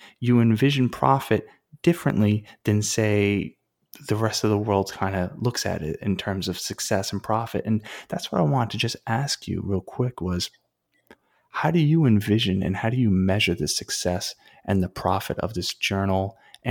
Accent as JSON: {"language": "English", "country": "United States", "tie": "born or raised there", "said": "I was born in the United States, raised in the United States."}